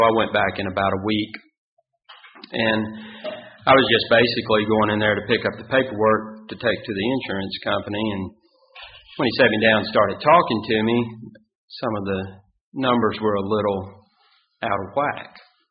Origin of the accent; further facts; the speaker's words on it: Scotland, United Kingdom; We're Scottish, and they are notoriously penny pinchers.